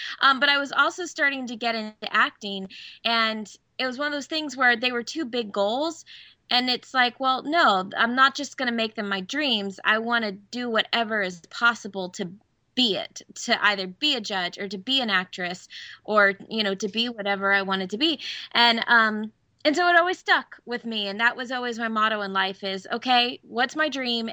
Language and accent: English; Orlando, Florida, United States; growing up in Orlando, Florida, my dad worked for Disney